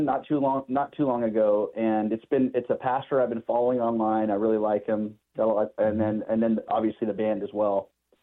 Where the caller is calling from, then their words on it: Tracy, California, United States; I'm calling from Tracy, California.